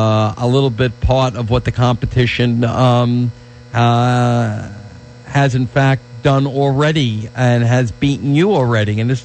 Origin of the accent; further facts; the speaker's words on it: Ridgewood, New York, United States; I wanted to deny that I was from Queens. I was from Ridgewood. I was a blue-collar guy